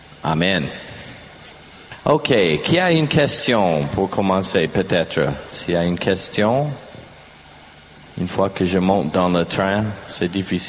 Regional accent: United States; accent: American; French is a second language; Un bon accent américain.

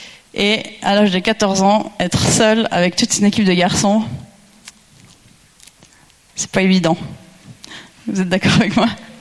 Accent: Yverdon-les-Bains, Vaud, Switzerland; j'ai intégré une équipe de garçons à Yverdon-les-Bains, c'est là où j'ai grandi.

